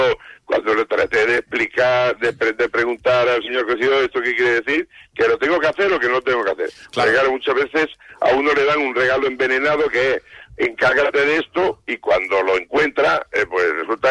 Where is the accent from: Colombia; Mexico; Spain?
Spain; porque me siento español y creo que Cataluña es una parte fundamental de España